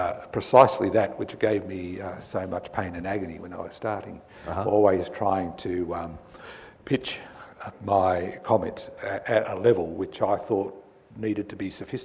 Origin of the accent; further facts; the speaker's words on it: Canberra, Australian Capital Territory, Australia; One of the things about being born and growing up in Canberra, being educated here